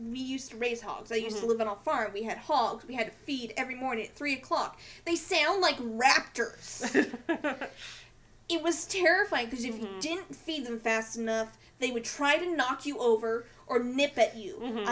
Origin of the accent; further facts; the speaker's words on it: Missouri, United States; I'm from Missouri. I don't know how to say this.